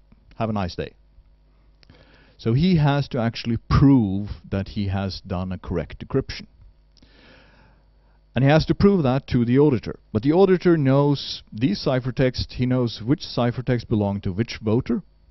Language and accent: English; Oslo, Norway; English is a second language; at least where I grew up in Oslo